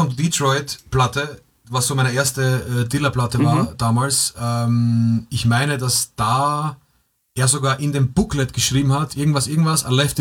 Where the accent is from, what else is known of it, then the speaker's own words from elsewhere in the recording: Vienna, Austria; Es gab halt, also zumindest bei uns in Wien, gab es halt nicht wirklich was.